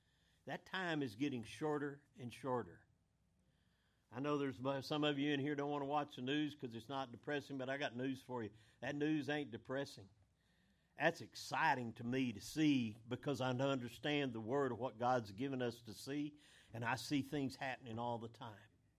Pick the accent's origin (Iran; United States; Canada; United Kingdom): United States; And it's hard for me as an American to believe we would elect a socialist